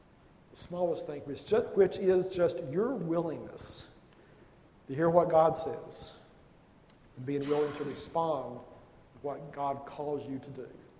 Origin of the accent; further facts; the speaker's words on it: Lexington, Kentucky, United States; the church I grew up in Lexington, Kentucky